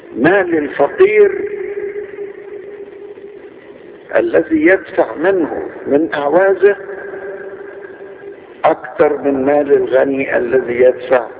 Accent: Alexandria, Alexandria Governorate, Egypt; دي فكرتني لحاجة مرة حصلت عندنا في اسكندرية.

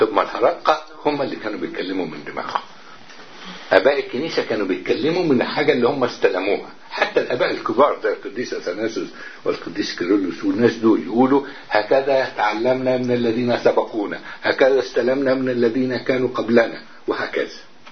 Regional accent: Egypt; now in Djerba, Tunisia; مش عشان إحنا بس مصريين وكده وعايشين في جربة

